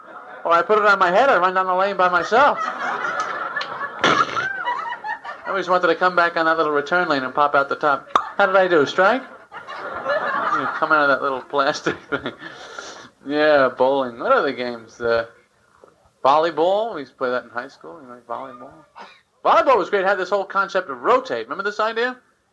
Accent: Massapequa, New York, United States; I grew up in Massapequa, Long Island.

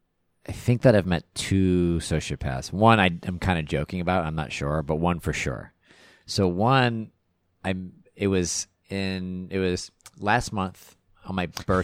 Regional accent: Texas, United States; We had a neighbor growing up in Texas

